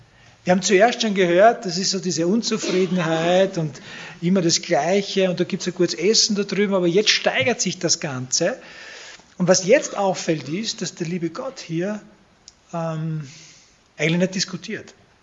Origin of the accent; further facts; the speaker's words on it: Vienna, Austria; wo ich aufgewachsen bin, stehe, im 17. Bezirk, Richtung Wienerwald aussehe, Neuwaldeck, Dornbach